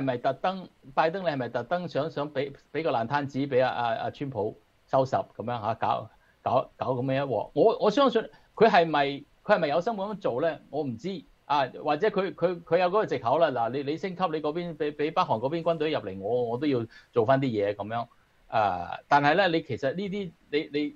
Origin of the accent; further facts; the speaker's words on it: United States; 即係你知我哋美國人就講呢個 play chicken 啦